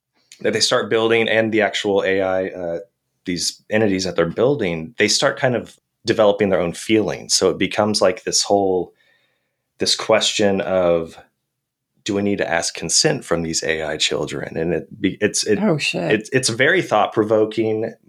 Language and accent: English; Harlingen, Texas, United States; So I'm from the Rio Grande Valley.